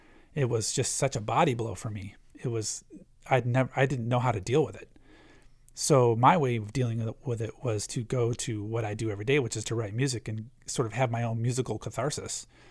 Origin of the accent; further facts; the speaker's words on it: Ann Arbor, Michigan, United States; I was exposed to all different music as a kid growing up in Ann Arbor, Michigan.